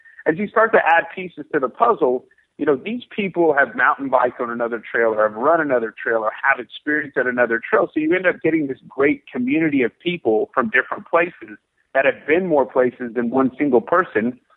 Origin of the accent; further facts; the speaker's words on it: Houston, Texas, United States; Being that we're from Houston, if we're going to go trail race, other than Rocky Raccoon, which is up in Huntsville, it's about an hour away, we have to travel